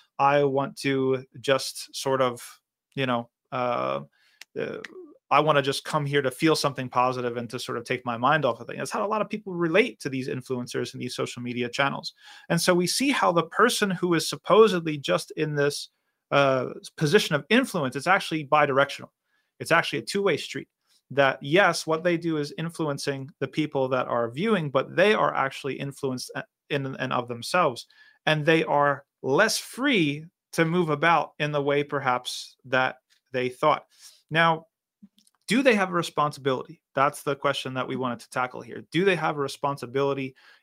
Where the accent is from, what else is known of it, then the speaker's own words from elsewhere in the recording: New Jersey, United States; New Jersey natives unite. I'm also from New Jersey.